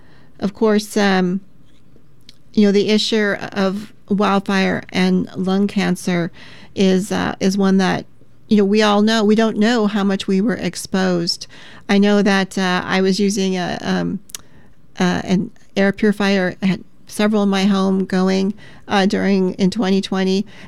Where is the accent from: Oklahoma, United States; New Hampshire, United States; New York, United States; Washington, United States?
Washington, United States; Tri-Cities; I grew up actually in Eastern Washington in the Tri-Cities, and of course it's desert there, you know, sagebrush and some grasses